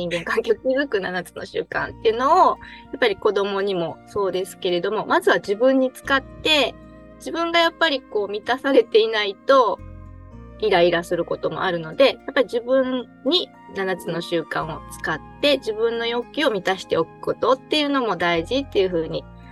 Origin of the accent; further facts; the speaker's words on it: Kan'onji, Kagawa, Japan; 私の地元である香川県の観音寺の方で観音寺教室をしています。